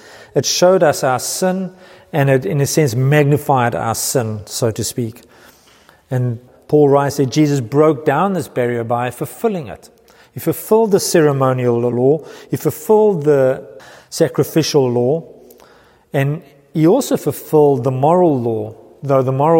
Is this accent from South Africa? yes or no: yes; South Africa; now in New Zealand; But people still kind of see us as foreigners because we're from South Africa. We prefer to be known as New Zealanders because we are now citizens, because that's what we are.